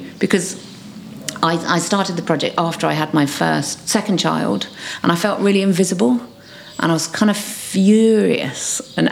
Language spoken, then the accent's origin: English; Hackney, London, United Kingdom; I'm an artist from Hackney. I'm from Hackney.